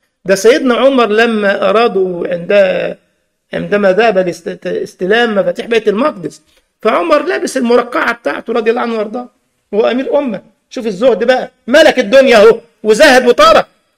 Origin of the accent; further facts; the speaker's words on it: Egypt; أهو ده بقى اللي بيسموه عندنا في مصر شبعة بعد جوعة